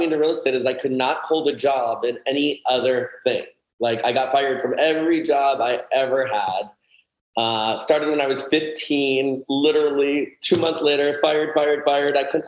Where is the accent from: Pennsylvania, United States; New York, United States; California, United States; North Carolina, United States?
California, United States; Oh, I grew up in like the poor neighborhood in the San Fernando Valley.